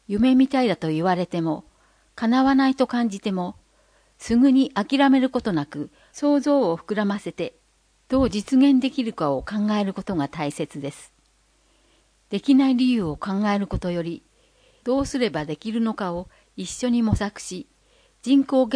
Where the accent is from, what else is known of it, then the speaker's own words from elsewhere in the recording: Chikusei, Ibaraki, Japan; 筑西市誕生20年の節目の年に、バトンを受け取り、生まれ育った地元の市政に携わることができますことは、私の人生において何者にも代え難い時間になると思っています。